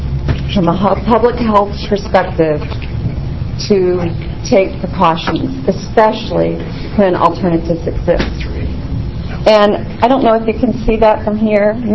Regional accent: Portland, Oregon, United States; I'm from Portland, Oregon.

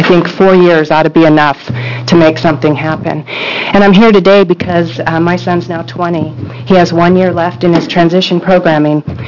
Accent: Beaverton, Oregon, United States; I'm from Beaverton, Oregon.

